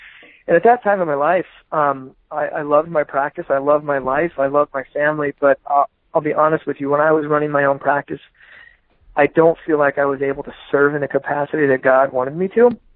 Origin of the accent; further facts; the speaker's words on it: Iowa, United States; I grew up in Iowa, went to college in Iowa. Then I went to chiropractic school out in Portland, Oregon. And then I decided to move back to Iowa to establish a practice and start a family.